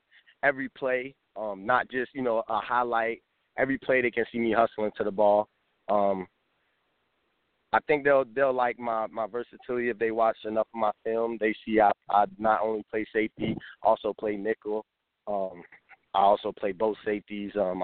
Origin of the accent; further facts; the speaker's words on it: Florida, United States; I'm from Florida. My school is in Florida. We've only played teams down here in the South for the most part.